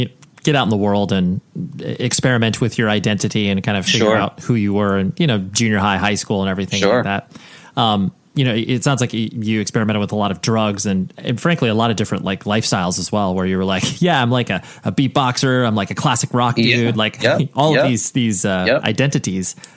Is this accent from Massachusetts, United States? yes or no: yes; Massachusetts, United States; But yeah, born and raised in the East Coast in Massachusetts.